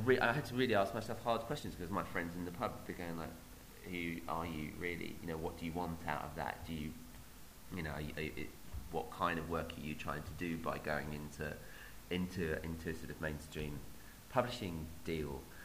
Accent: East of England, United Kingdom; I grew up in Essex in the 1980s

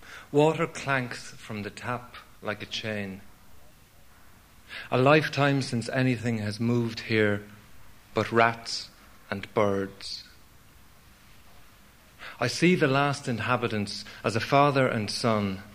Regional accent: Leinster, Ireland; My father's from Castlecomer, about 20 miles from my hometown.

